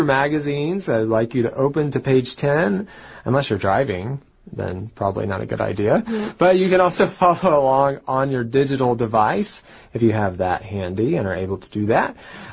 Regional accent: Tennessee, United States; It is located in Tennessee, which I'm from Tennessee, so I'm excited about this article, but I actually don't live that close.

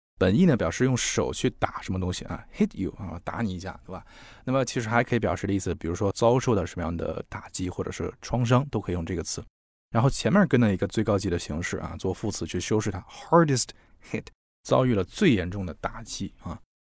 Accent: Wuhan, Hubei, China; 你比如说像我的家乡武汉啊

